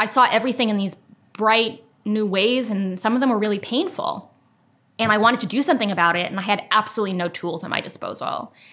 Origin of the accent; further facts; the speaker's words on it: New Jersey, United States; I grew up in New Jersey, not exactly a hotbed of conservatism